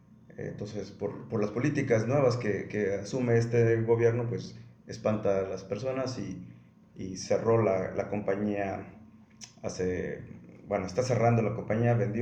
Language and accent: Spanish; Chiapas, Mexico; moved away as an adult; also born or lived in Mexico City / United States / Qatar; De la colonia del Issste, ahí de la canchita. Por la carrera me fui a estudiar a Ciudad de México y luego trabajé para Pemex cerca de 14 años, estudié un posgrado en Estados Unidos